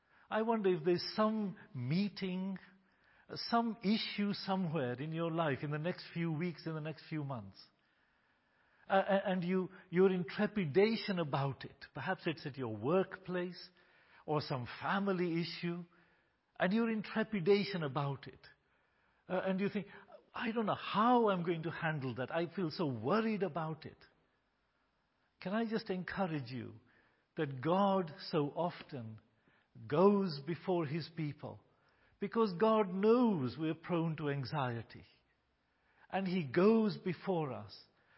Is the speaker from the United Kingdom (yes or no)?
no; Kenya; born there; Although I was born in Kenya, I was a British citizen, a British passport holder.